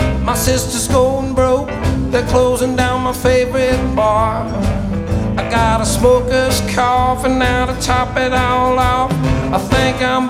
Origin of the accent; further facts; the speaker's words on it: Oregon, United States; And being from Oregon, I hadn't really driven in a l